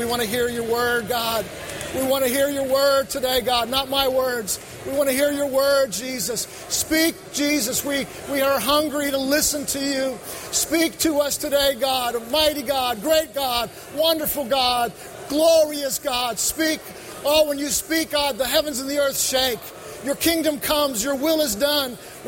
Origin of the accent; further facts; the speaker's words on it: New York, United States; also born or lived in Texas; and I grew up in New York, so I didn't even hardly know what a horse was, let alone how to, wrangling.